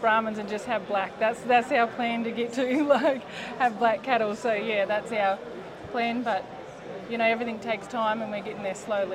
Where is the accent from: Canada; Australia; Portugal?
Australia; Northern Territory; from Wait River. We live 250 k's northeast of Alice Springs